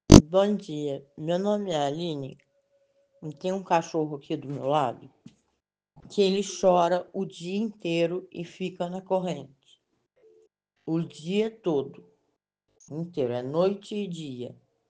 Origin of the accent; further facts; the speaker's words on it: Morro Azul do Tinguá, Rio de Janeiro, Brazil; Eu sou de Morro Azul do Tinguá.